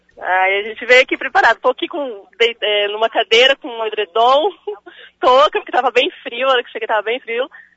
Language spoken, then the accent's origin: Portuguese; Cianorte, Paraná, Brazil; Então, eu sou de Cianorte mesmo, né? Aí a gente saiu de lá, chegamos aqui 4:30.